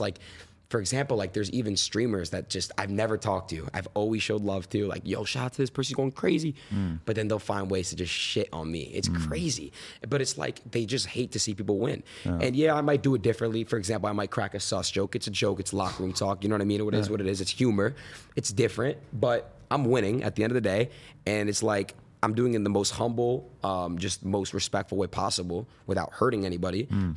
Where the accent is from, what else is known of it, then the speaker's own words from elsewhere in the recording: Florida, United States; born there; also born or lived in New York / California; I was born in Florida, moved to New York, moved to Cali, moved back to New York, moved. Back to Cali.